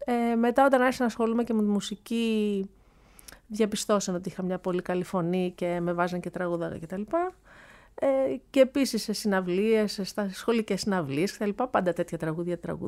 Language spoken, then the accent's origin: Greek; Igoumenitsa, Epirus, Greece; και οι δύο γονείς μου είναι από τα Γιάννενα. Από κάποια χωριά των Ιαννίνων, αλλά ήταν δημόσιοι υπάλληλοι και μεγαλώσαμε στην Ιγουμενίτσα. Ήταν και οι δύο διορισμένοι στην Ιγουμενίτσα. Οπότε όλα μου τα χρόνια, μέχρι και που έφυγα για σπουδές, τα πέρασα στην Ιγουμενίτσα.